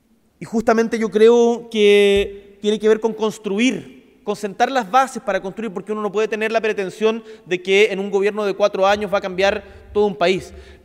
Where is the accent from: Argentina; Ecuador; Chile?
Chile; Punta Arenas, Magallanes; moved away as an adult; ustedes saben, soy de Punta Arenas, y sabía que me tenía que ir de la región